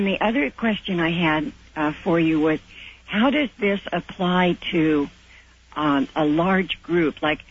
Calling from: Kailua, Hawaii, United States; I'm calling from Kailua, Hawaii.

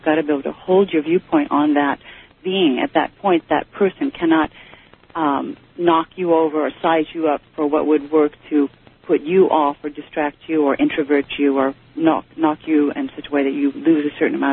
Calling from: California, United States; And I'm calling from California, and I've just... arrived back in the United States from Germany after a few years over there.

